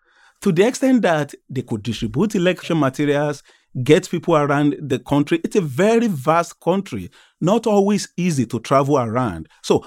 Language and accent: English; Nigeria; And I would hope, as a Nigerian, that that's what the two main opposition candidates, that that's what they do next.